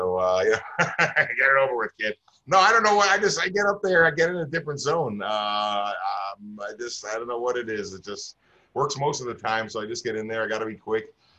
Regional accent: Hewlett, New York, United States; also born or lived in Far Rockaway; I was born in Far Rockaway, New York, in St. Joseph's Hospital

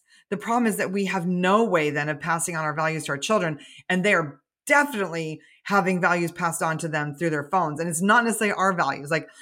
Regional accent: United States; You know, we are American citizens, so we have the protection of our government.

